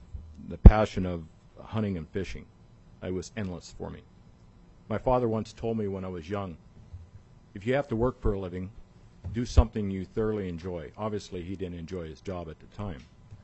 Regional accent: Alaska, United States; I was born and raised in Alaska. I've raised three children, schooled them here.

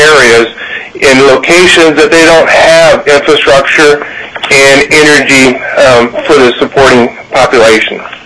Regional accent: Alaska, United States; As many of you know, I'm originally from the Copper River Basin area and continue to have strong ties to that region.

